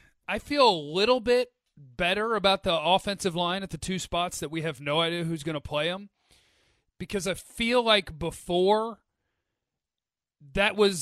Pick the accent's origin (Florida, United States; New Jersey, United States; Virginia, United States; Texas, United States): Texas, United States; Allen; It's always nice when your hometown gets its shine on, you know. From the age of 10, I was raised in Allen, Texas.